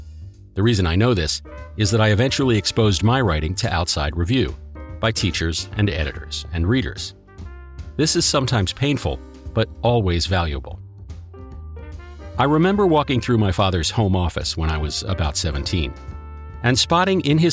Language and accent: English; United States; I'm American, which means I think everything that comes out of the British Isles is of an inherently higher quality than anything we can produce over here